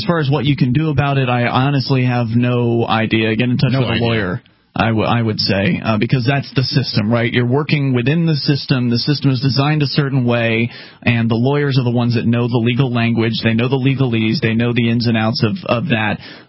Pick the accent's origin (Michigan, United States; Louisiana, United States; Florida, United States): Florida, United States; Sarasota; I was born and raised in Sarasota, by the way